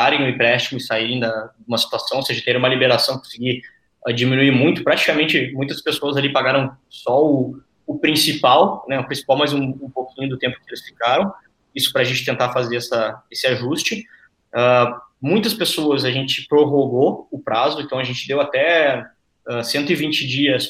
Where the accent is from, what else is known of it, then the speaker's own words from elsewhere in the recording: Santa Maria, Rio Grande do Sul, Brazil; also born or lived in São Paulo; Eu saí de São Paulo e vim para minha cidade, eu sou do interior do Rio Grande do Sul, de Santa Maria.